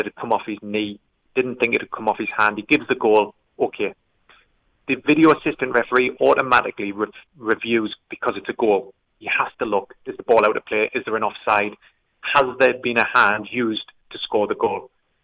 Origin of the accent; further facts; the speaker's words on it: North East England, United Kingdom; accent: Geordie; My Geordie accent was actually used in one